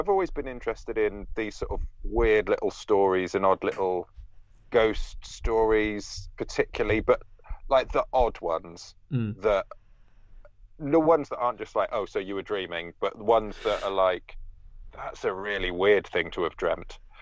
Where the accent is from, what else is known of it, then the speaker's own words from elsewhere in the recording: Chipping Norton, South East England, United Kingdom; So I grew up in Chipping Norton, which is in the Cotswolds.